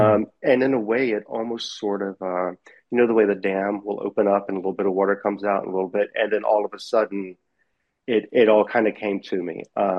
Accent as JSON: {"language": "English", "town": "Pensacola", "region": "Florida", "country": "United States", "said": "I'm author of Fault Line, Still Standing. I'm from Pensacola, Florida."}